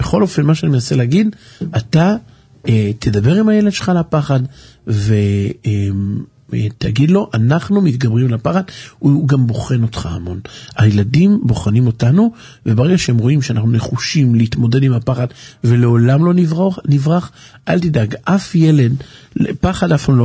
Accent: Haifa, Haifa District, Israel; באמת אני חיפאי ולא פוחד מכלבים.

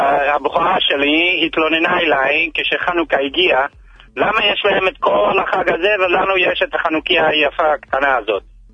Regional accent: New Jersey, United States; now in Israel; אני עליתי מניו ג'רזי.

